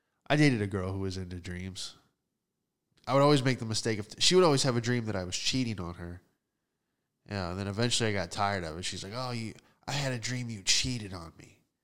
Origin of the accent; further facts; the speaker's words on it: Florida, United States; I guess that's kind of normal for growing up in Florida.